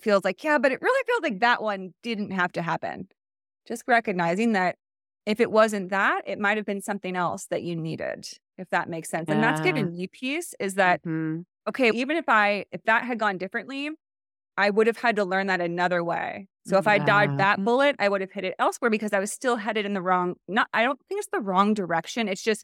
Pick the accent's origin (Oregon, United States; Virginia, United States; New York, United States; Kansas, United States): Kansas, United States; But we grew up in Kansas. And I've always felt a tug to the West Coast.